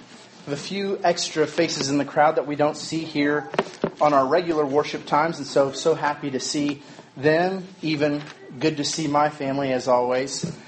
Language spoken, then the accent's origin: English; Midwest, United States; hike and raft and all those fun things that you do outside that you probably don't get to do very much growing up in the Midwest.